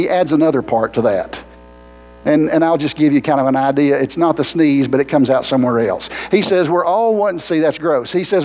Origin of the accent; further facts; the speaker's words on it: McCaysville, Georgia, United States; see, I'm from Appalachia. I grew up in McKaysville